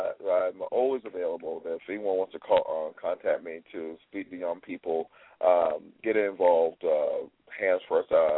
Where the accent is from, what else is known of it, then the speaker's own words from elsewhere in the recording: Atlanta, Georgia, United States; I'm originally from Atlanta, Georgia.